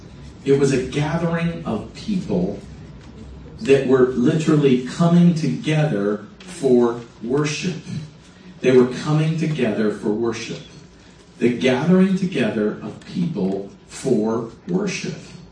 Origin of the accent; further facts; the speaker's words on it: United States; born there; Well, I was born in America. I guess I'm Christian.